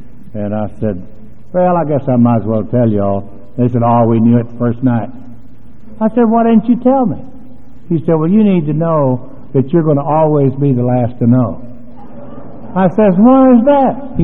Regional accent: Texas, United States; She's a Yankee and I'm a Texan.

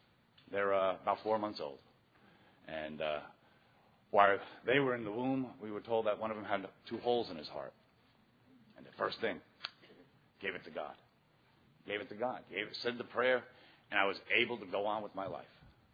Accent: New Jersey, United States; I am from Northern New Jersey, Area 44.

